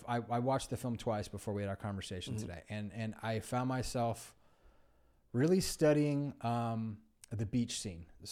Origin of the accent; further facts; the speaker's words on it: California, United States; And I also did not live in that area. I grew up in California.